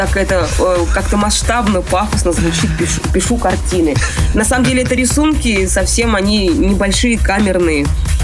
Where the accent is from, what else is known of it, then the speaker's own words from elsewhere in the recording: Moscow, Russia; Московские концерты, они всегда как отличаются вот этим, в родном городе давать концерт.